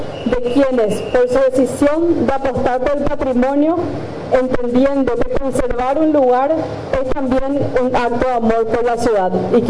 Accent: Paraguay; recordarnos quiénes somos y cuánto valemos como pueblo paraguayo

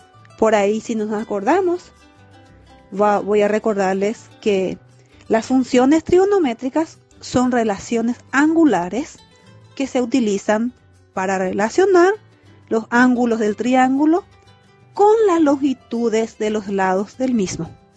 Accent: Paraguay; vencer esta super batalla que estamos librando como pueblo paraguayo

